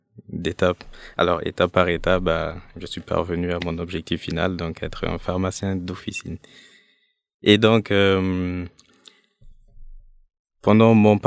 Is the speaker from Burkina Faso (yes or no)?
yes; Ouagadougou, Centre, Burkina Faso; born there; je suis né à Ouagadougou, donc c'est la capitale. Mais par contre, mes parents, ils viennent de Waiguya